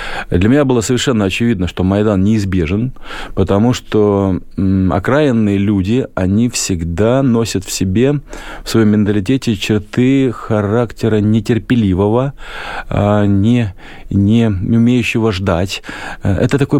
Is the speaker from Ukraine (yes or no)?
yes; Donbas, Ukraine; born there; Я русский, из семьи тульской мамы и брянского папы, но я родился на Донбассе.